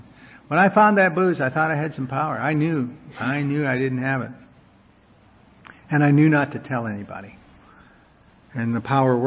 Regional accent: Billings, Montana, United States; I grew up in the Church of the Air in Billings, Montana, and my uncle went down front and got saved one Sunday morning

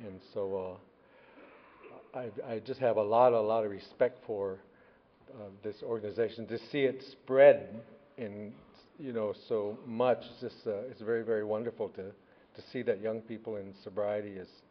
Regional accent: United States; I am from the Mohican Nation, and our tribe is a clan system, so I was born for the Turtle Clan on my mother's side

